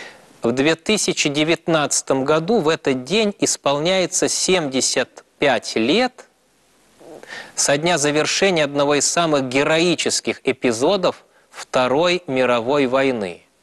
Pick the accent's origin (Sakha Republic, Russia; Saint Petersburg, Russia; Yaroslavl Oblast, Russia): Saint Petersburg, Russia; Я родился и вырос в Ленинграде